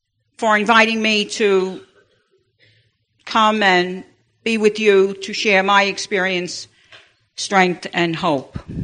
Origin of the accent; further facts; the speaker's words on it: Bronx, New York, United States; That tells you I come from the Bronx. And one of our claims to fame is that we don't have an accent. I'm very partial to the Bronx.